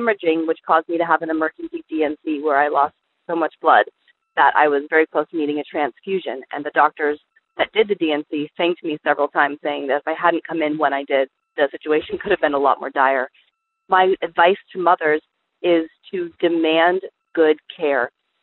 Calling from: Caldwell, Idaho, United States; I'm calling from Caldwell, Idaho.

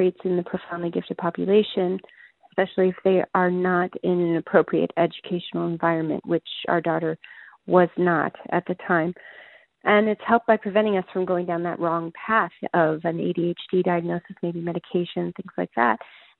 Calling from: Phoenix, Arizona, United States; I'm calling from the Phoenix area

